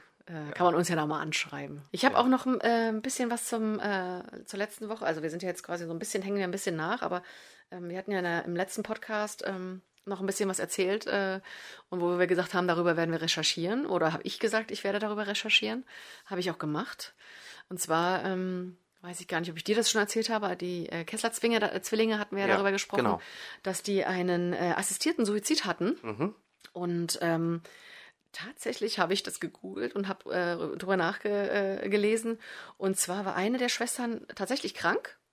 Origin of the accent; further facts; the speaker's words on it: Magdeburg, Saxony-Anhalt, Germany; ich komme ja auch aus Magdeburg, das ist halt auch eine riesige Stadt